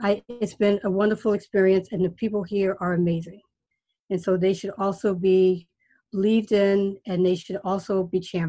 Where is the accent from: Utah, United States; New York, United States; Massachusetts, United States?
New York, United States; New York City; I grew up in Bronx, New York, and from the very earliest I can remember, I wanted to work in the federal government.